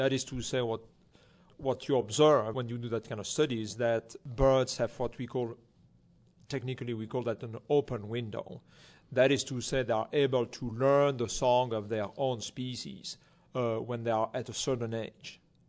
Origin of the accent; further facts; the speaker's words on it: Texas, United States; the first question someone is going to ask me is, where are you coming from? Right. If I say Texas, they don't believe me somehow.